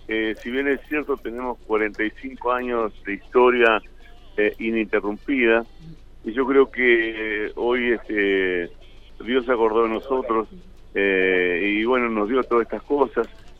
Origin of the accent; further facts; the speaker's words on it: Santa Fe, Argentina; Nosotros sabes que somos de Santa Fe, no tenemos mucho contacto acá.